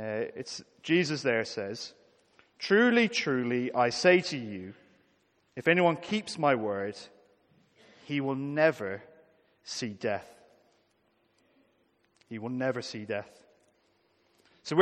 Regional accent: Ireland; Now, I'm not sure it's just because I'm an Irishman

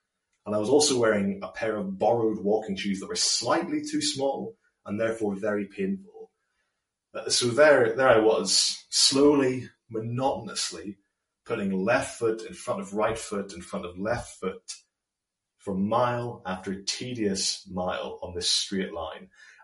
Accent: Portadown, Northern Ireland, United Kingdom; runs between Newry and my hometown of Portadown.

